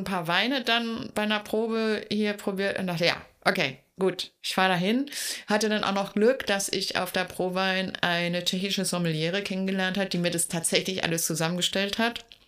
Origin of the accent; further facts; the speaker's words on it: Berlin, Germany; bin eben Berlinerin